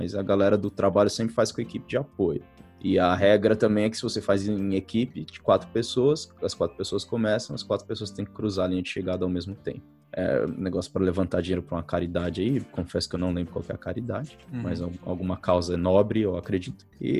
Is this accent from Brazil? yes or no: yes; Brazil; eu sou do Brasil, isso aí pra mim era o que eu andava pra ir pra escola, né? Descalço.